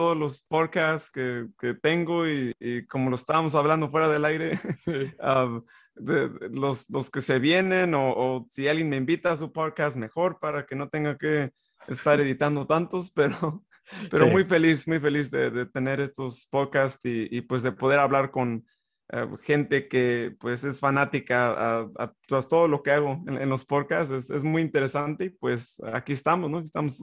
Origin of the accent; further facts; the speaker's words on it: United States; first language Spanish; yo nací aquí en Estados Unidos, pero el español es mi primer lenguaje. Y yo crecí en una comunidad que siempre me gusta bromear y todo, porque la verdad era como 95% hispana.